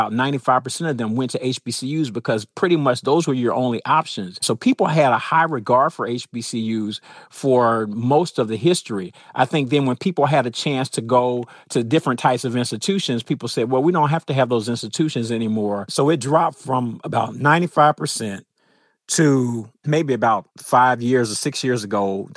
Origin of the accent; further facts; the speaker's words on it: Atlanta, Georgia, United States; You know, I grew up in Atlanta, so I went to Atlanta Public Schools. We're 99% Black, so I was in all Black spaces my entire time.